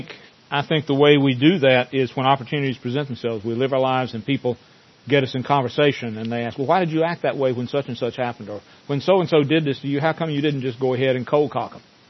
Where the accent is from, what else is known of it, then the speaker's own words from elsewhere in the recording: Burlington, United States; It's just like when I was growing up in Burlington, there was a very large, and they called themselves Fundamentalist Baptist Church